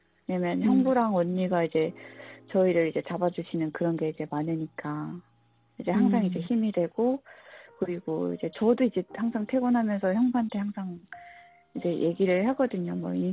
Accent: North Korea; 나는 북한에서 왔는데

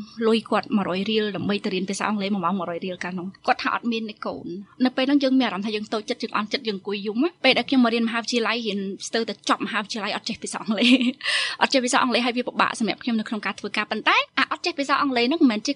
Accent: Kampong Thom, Cambodia; now in Phnom Penh, Cambodia; ខ្ញុំជាអ្នកស្រុកកំពង់ធំខ្ញុំរៀននៅវិទ្យាល័យកំពង់ធំ

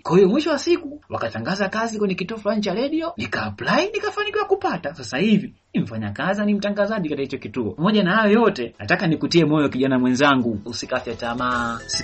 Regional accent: Ruvuma, Tanzania; born there; ni kijana ambaye nilizaliwa katika mkoa wa Ruvuma lakini wazazi wangu walikuwa wanafanya kazi Dar es Salaam. Katika familia yetu tulizaliwa watoto wanne, mimi nikiwa mtoto wa pili.

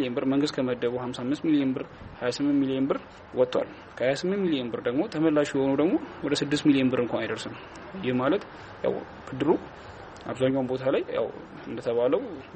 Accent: Dire Dawa, Ethiopia; እኔ ተወልጄ ያደግኩት እዚሁ በድሬዳዋ ከተማ ሲሆን ያው ትምህርቴንም ከአንደኛ ደረጃ እስከ 2ኛ ደረጃ ድረስ በድሬዳዋ ከተማ ነው ያጠናቀቅኩትኝ።

